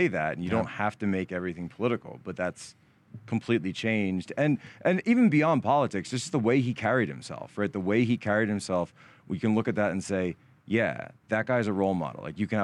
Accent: Philadelphia, Pennsylvania, United States; I'm from the Philadelphia area, so Eagles culture is everywhere.

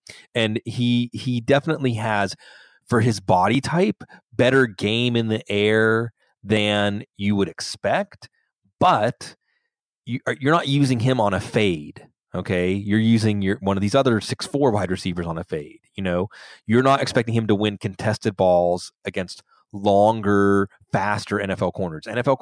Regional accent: Pittsburgh, Pennsylvania, United States; I'll mention my hometown Pittsburgh Pitt Panther, Jester Weah.

